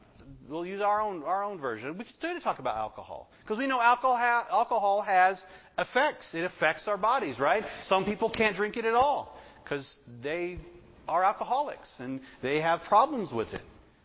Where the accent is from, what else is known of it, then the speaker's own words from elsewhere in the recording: the South, United States; Because I grew up in the South, and we've talked about this a ton of times.